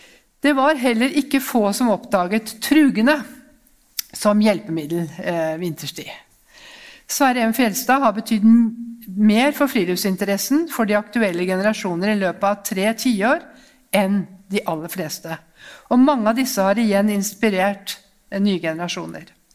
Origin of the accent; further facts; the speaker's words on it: Østfold, Norway; Fordi jeg vokste opp i Østfold